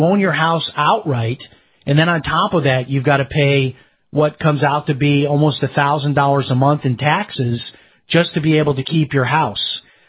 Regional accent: Chicago, Illinois, United States; I'm from Chicago, so when I looked at that map, I could quickly see the neighborhood where I grew up in, southwest suburb of Chicago.

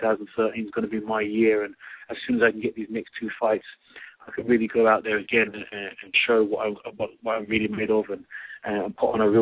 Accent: London, United Kingdom; in London, England, which is my hometown.

